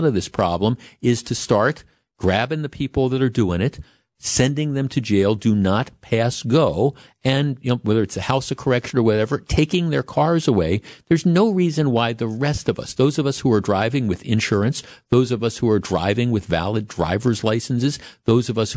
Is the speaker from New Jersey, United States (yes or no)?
no; Glendale, Wisconsin, United States; I grew up in Glendale and I Silver Spring, Hampton, Capitol, these were all streets that I used to drive on a regular basis